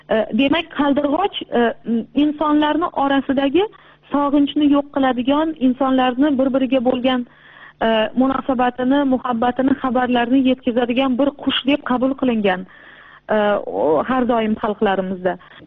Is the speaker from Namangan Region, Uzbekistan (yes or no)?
no; Samarkand, Samarqand Region, Uzbekistan; Lekin meni tug'ilib o'sgan joyim O'zbekiston, Samarqand.